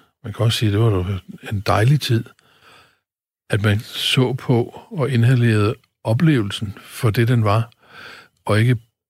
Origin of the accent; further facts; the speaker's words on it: Nyborg, Region of Southern Denmark, Denmark; I min hjemby, på min spiderplads, var den første danske festival.